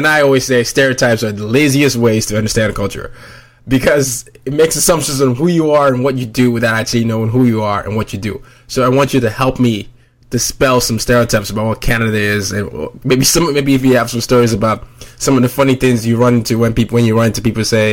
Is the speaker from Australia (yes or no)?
no; Nigeria; I'm Nigerian, and we have tribal groups. It's, you know, they're so diverse. We have over 300 different languages.